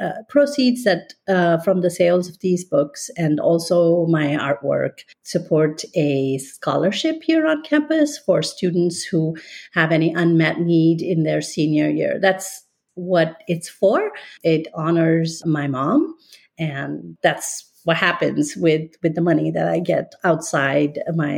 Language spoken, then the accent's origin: English; India; now in California, United States; I'll take you back a few years ago when I immigrated from India to begin my journey here in the USA in 1986. I live in California, and that's where I've been since we moved here.